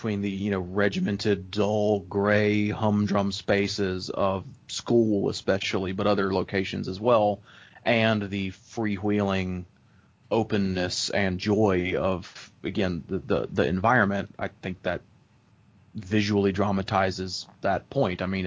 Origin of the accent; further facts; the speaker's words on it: the South, United States; I grew up in the South, but in the mountains where we actually got more snow